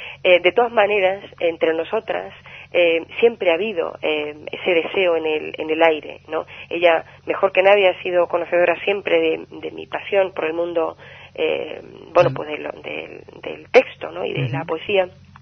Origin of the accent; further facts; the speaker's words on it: Retamal de Llerena, Extremadura, Spain; Pero ella nació en Retamal de Llerena, que es mi pueblo.